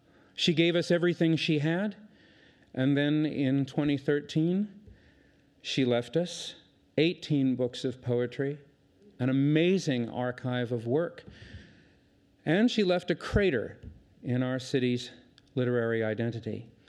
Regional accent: Los Angeles, California, United States; Like the woman I have come to celebrate, I'm a poet born and raised in Los Angeles.

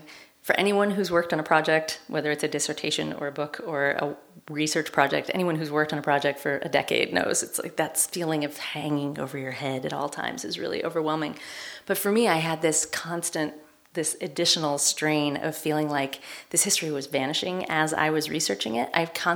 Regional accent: Portland, Oregon, United States; I mean, I grew up in Portland, Oregon, which is not known for its diversity.

